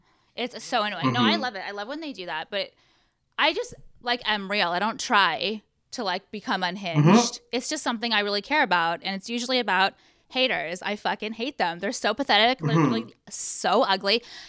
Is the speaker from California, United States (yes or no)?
yes; California, United States; Born and raised in Orange County.